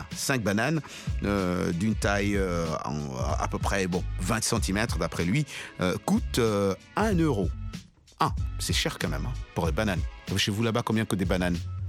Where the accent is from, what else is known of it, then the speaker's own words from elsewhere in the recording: Sénou, Bamako, Mali; Je viens de Sénou. Tu vois Sénou à côté de l'aéroport.